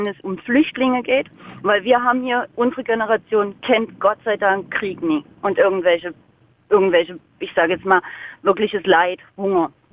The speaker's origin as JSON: {"language": "German", "town": "Dresden", "region": "Saxony", "country": "Germany", "said": "Ich bin auch aus Dresden."}